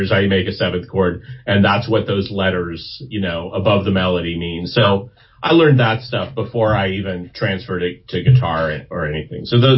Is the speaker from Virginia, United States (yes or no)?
no; Upland, California, United States; also born or lived in Claremont; I grew up out in the Inland Empire in like Upland, Claremont. Both sides of my family are Italian American, and big extended family.